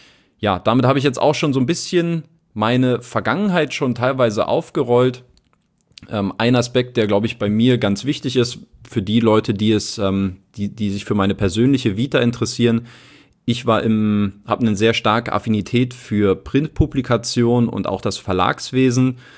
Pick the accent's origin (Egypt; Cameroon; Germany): Germany; Berlin; Ich bin ein bisschen weiter im Süden aufgewachsen, nämlich in Grünau und jetzt nicht in Oberschöneweide, und hatte dann so auch mein Einzugsgebiet mit der Familie so ein bisschen auch im Speckgürtelbereich von Berlin.